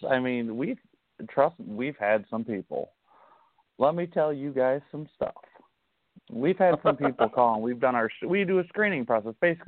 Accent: St. Louis, Missouri, United States; I'm from St. Louis, so we'll go out to St. Louis

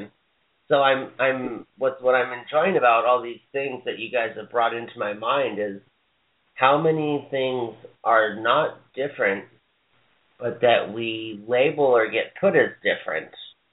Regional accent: Hawaii, United States; And I would say, I'm from Hawaii.

